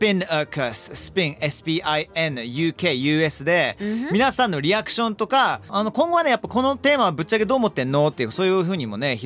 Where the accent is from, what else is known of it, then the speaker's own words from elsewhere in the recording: South West England, United Kingdom; 特に南のサマーセット、僕の地元サマーセットっていうところなんですけれども